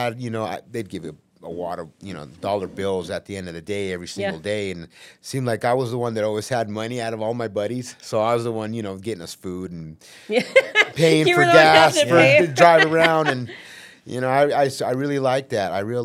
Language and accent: English; Ogden, Utah, United States; I grew up on 35th in Jackson. I went to Ogden High.